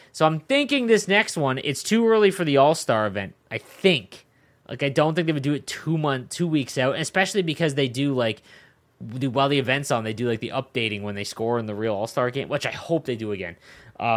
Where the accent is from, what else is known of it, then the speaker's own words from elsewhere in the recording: Canada; Maybe I'm different because I'm Canadian.